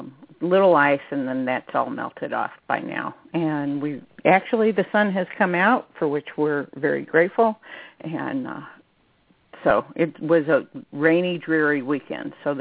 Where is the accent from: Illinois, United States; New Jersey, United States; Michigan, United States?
Illinois, United States; Alton; I actually grew up across the river from St. Louis. So I came from Alton, Illinois, which is a river town. And so I was exposed to very Midwestern culture.